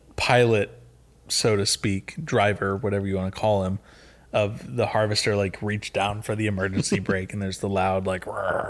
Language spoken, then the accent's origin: English; Florida, United States; You know, growing up in Florida with hurricanes and stuff happening all the time